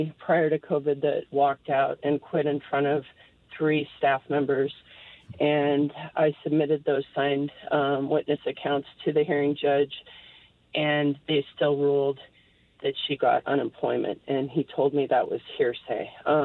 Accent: Colorado, United States; moved away as an adult; I'm originally from Colorado prior to moving here 7 years ago

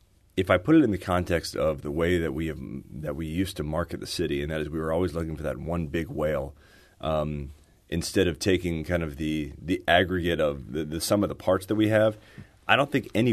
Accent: Virginia, United States; also born or lived in Florida / New Orleans / North Carolina; My wife and I have moved around a lot. I'm from Virginia. I've lived everywhere from 2 stops in Florida to New Orleans to North Carolina.

